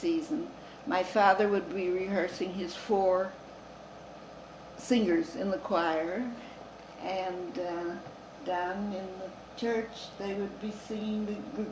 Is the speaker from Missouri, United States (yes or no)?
no; Toledo, Ohio, United States; born there; And I was born in Toledo, as were my two sisters.